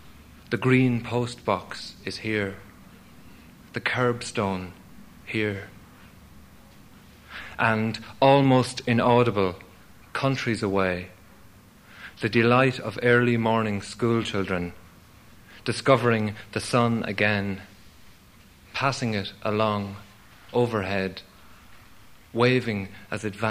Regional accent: Leinster, Ireland; My father's from Castlecomer, about 20 miles from my hometown.

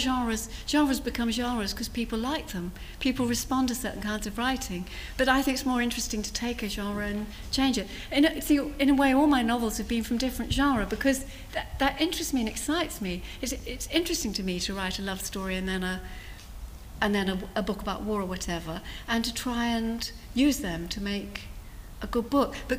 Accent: Poole, South West England, United Kingdom; born there; I was born in Bournemouth on the coast, in Poole, actually.

